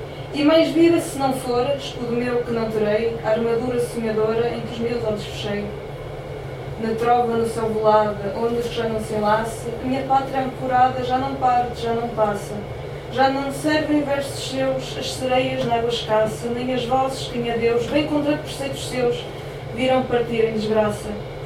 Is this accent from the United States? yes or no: no; Portugal; I'm from Portugal, so I would say it in the beginning.